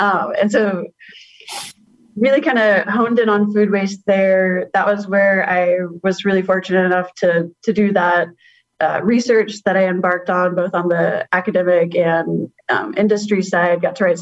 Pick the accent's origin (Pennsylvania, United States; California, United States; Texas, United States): Texas, United States; moved away as an adult; I am from Texas originally. Went to school there as well, but I came to the East Coast once very briefly to look at apartments and then moved my whole life up here.